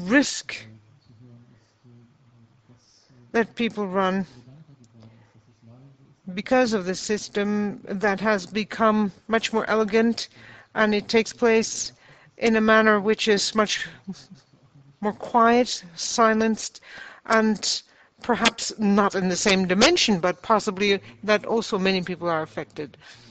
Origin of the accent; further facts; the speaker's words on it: Oldenburg, Lower Saxony, Germany; I'm from Oldenburg, and we have a clinic on the border of the town of Oldenburg